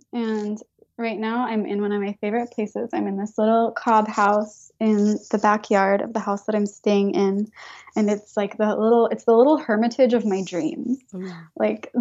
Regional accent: Austin, Texas, United States; I am from Austin, Texas. My family has lived there since the 60s. And my whole family lives there now. I currently live in Austin

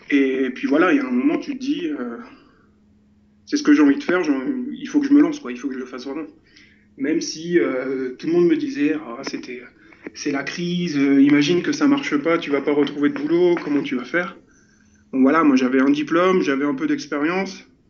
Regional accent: Lille, Hauts-de-France, France; je viens de Lille

